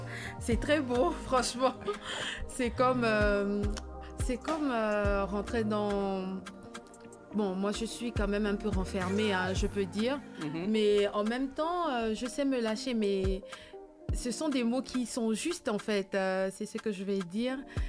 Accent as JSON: {"language": "French", "country": "Benin", "tie": "born or raised there", "also_born_or_lived": "Togo", "said": "moi, j'ai grandi au Bénin et au Togo. Donc, j'ai appris là-bas et ce sont mes grands-parents qui m'ont élevée."}